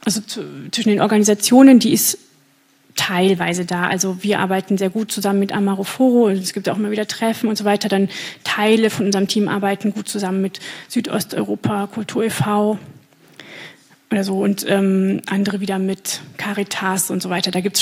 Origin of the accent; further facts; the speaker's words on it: Germany; dass ich bin nicht fremd, ja, ich bin ja Deutsche.